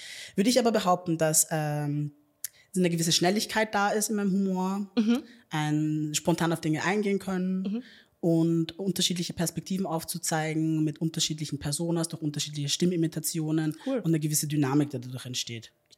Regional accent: Upper Austria, Austria; now in Vienna, Austria; in dem Bundesland, wo ich aufgewachsen bin, in Oberösterreich

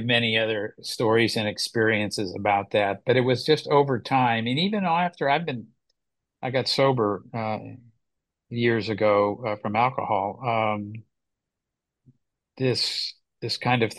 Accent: Ohio, United States; I'm from Ohio initially

